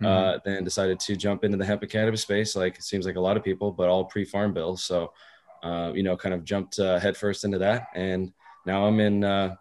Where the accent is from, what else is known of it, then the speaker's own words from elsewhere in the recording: Texas, United States; also born or lived in Germany; I was in the military family, so I was born in Germany, spent a lot of my time traveling as a kid, finally ended up in Texas, did all grade school through there, finished graduated high school